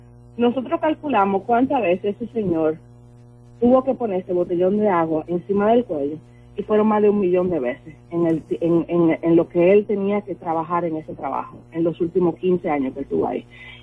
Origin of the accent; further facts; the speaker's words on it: Dominican Republic; moved away as an adult; yo soy dominicana, nacida y criada en la República Dominicana y me mudé aquí hace aproximadamente 17 años.